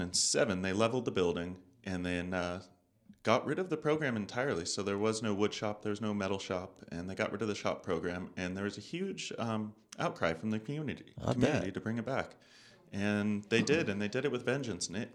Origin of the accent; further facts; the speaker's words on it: St. Helena, California, United States; I was born and raised in St. Helena and did much of my schooling there and some over in Sonoma County. But graduated from St. Helena High School back in 2006.